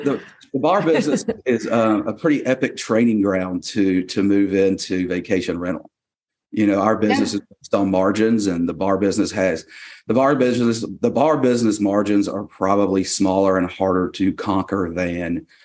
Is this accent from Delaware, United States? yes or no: no; Birmingham, Alabama, United States; But I grew up in Birmingham, Alabama. We had a condo down in Destin, or multiple condos growing up.